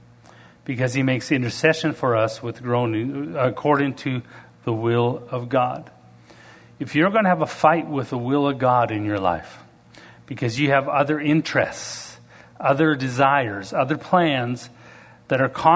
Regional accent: Canada; now in United States; I'm proud to be American. I'm an American citizen. I'm proud to be Canadian, but I'm proud to be American.

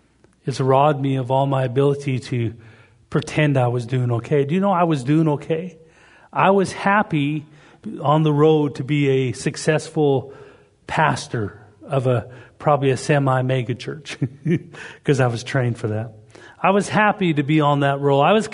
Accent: Canada; I was from Canada. I was in Tennessee at the time.

